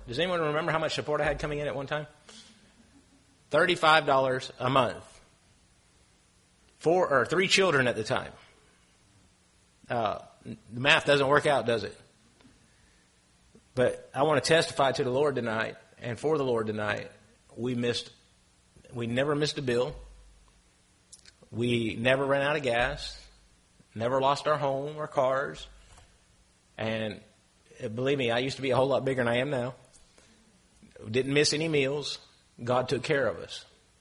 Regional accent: the South, United States; even though I grew up in the Bible Belt

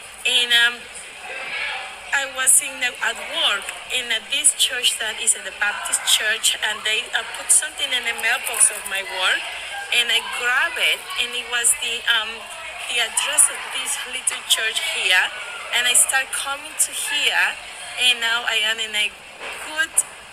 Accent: Panama; now in Australia; I am born in Panama. I am from Panama, Central America, and I came to Australia in 2011. I grew up as a Catholic.

